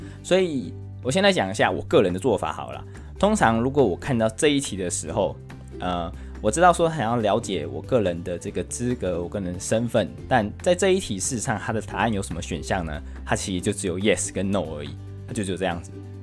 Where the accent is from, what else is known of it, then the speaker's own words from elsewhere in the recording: Taiwan; now in United Kingdom; 那像我们是台湾来的